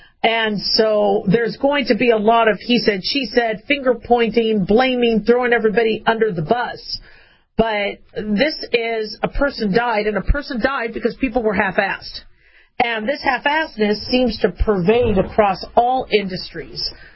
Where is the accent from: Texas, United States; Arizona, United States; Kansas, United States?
Arizona, United States; Phoenix; I mean, I grew up in Phoenix. We had power outages.